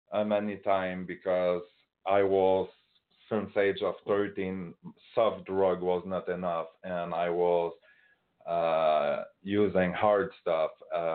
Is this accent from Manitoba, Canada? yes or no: no; Quebec, Canada; I was born in 1981. I'm from Quebec, just in case people didn't realize it.